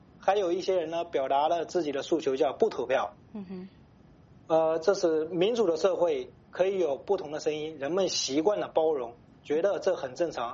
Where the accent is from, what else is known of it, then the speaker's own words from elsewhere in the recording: China; now in United States; 对于我这一个从大陆出来的人来讲，对我也没什么关系